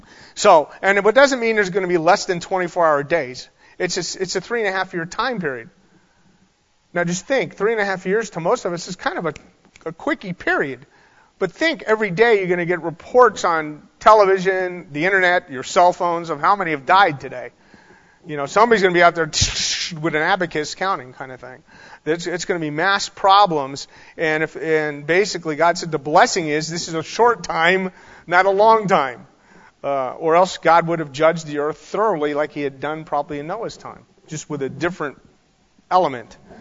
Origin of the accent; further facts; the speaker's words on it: Florida, United States; I grew up in South Florida, and there's a guy that absolutely claimed he was the Messiah.